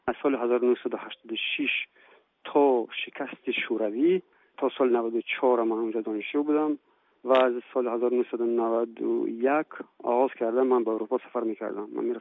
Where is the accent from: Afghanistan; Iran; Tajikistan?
Tajikistan; now in France; پاسپورت تاجیکی من نگاه میدارم، ملیت تاجیکی من نگاه میدارم، هرچند که من در فرانسه حالا همچون هنرمند فرانسوی تاجیک اصل معروف شدم، بازم من تاجیکم.